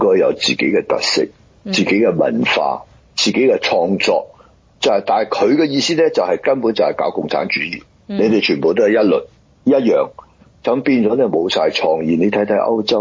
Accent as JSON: {"language": "Cantonese", "country": "United States", "tie": "born or raised there", "said": "我哋喺美國長大嘅人"}